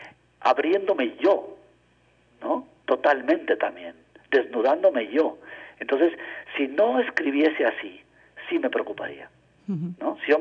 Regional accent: Guatemala; Igual cuando nosotros como guatemaltecos nos acercamos a literatura española, no hay una España.

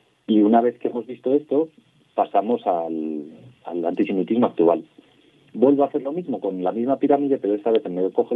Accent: Zaragoza, Aragon, Spain; Yo soy de Zaragoza, es una ciudad grande

